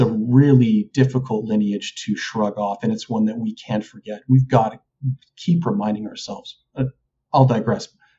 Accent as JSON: {"language": "English", "country": "Canada", "said": "I'm Canadian. I've only been an artist in Canada"}